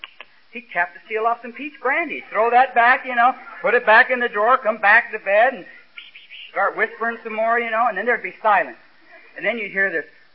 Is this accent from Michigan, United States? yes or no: yes; Detroit, Michigan, United States; born there; Man, I was born in Detroit, and we wanted to improve our living, so my dad moved to L.A.